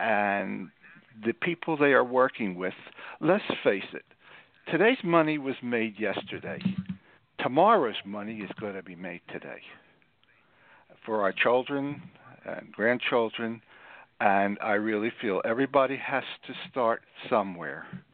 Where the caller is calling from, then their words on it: Lewes, Delaware, United States; I'm calling from Lewis, Delaware.